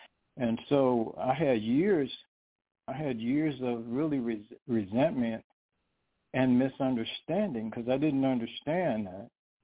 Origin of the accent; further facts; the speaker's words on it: Brooklyn, New York, United States; born there; also born or lived in Bronx; I was in New York, and when I was with my second mother, we lived in the Bronx. I was born in Brooklyn